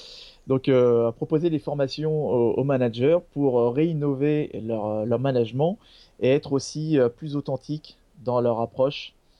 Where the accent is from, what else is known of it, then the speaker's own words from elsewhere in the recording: Île-de-France, France; Alors, d'où je viens, déjà, je viens de la région parisienne.